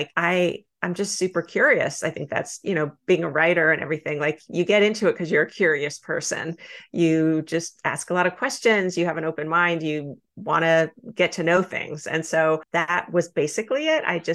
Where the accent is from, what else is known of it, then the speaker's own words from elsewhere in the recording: California, United States; also born or lived in New York; I'm a Californian originally, and I wanted to move back to California. I moved to LA, even though I'm from the Bay Area.